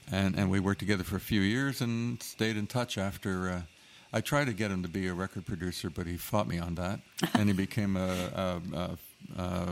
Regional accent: Canada; Yeah, I'm Canadian.

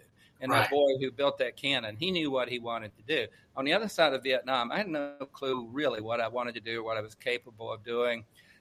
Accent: West Virginia, United States; Well, I think that most young people growing up in West Virginia and the coal fields at that time were very patriotic.

